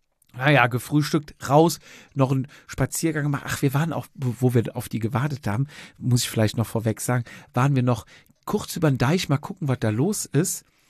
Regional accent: Cologne, North Rhine-Westphalia, Germany; ich komme auch aus Köln

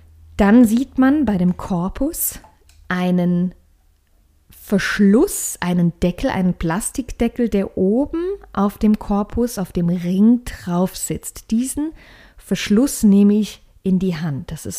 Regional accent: Saarland, Germany; ich komme aus dem Saarland, ich bin Profi-Saxophonistin, spiele seit 30 Jahren Saxophon

